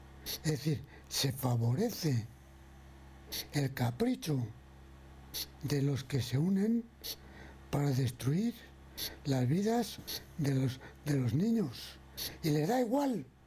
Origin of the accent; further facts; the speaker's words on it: Community of Madrid, Spain; mis paisanos, somos madrileños o españoles